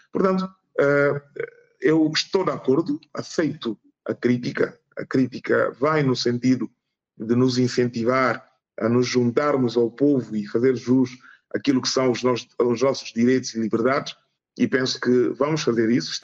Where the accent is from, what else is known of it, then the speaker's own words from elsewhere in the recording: Guinea-Bissau; É óbvio que eu, enquanto guineense, todos nós guineenses, todos aqueles que se preocupam com a Guiné-Bissau